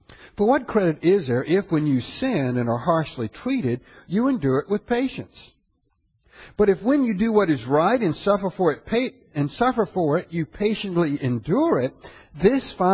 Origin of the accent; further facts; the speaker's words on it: the South, United States; I mean, I grew up in the South.